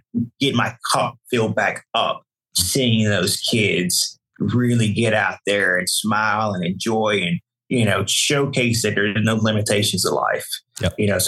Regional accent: Louisiana, United States; also born or lived in Tennessee, United States; So I'm originally from Louisiana. I tell people that Tennessee's home for me. Tennessee saved me. Louisiana raised me. But now being here in Texas

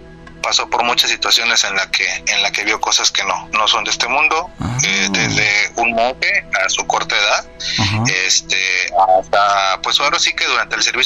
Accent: Cerro Azul, Veracruz, Mexico; now in Tampico, Mexico; Cerro Azul es chiquito, ahí es donde yo literalmente ahí crecí, digo, yo soy de México, soy de nacimiento en México, como hasta los 7-9 años, me mudo a Cerro Azul, desde esa edad hasta la etapa de comenzar la universidad, ya fue que me mudo aquí a Tampico

